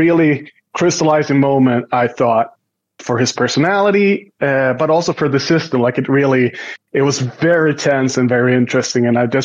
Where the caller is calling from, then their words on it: Stockholm, Stockholm County, Sweden; And I'm calling from Stockholm, Sweden